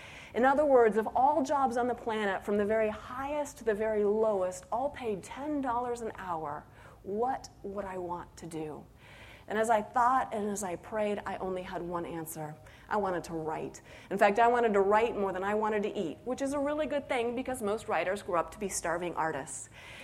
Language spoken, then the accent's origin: English; Colorado, United States; also born or lived in Florida / North Carolina; But even though I was born in Florida, we quickly moved to North Carolina before settling in Colorado.